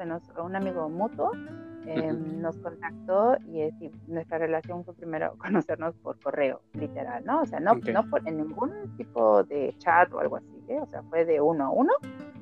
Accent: Mexico; moved away as an adult; now in Germany; no supongo que tampoco nunca estuve en mí como mexicana a decir solamente de blanco salgo de mi casa

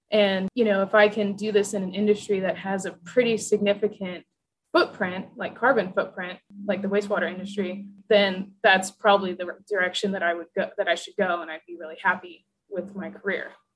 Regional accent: Kansas, United States; Yeah, so I'm originally from Kansas.

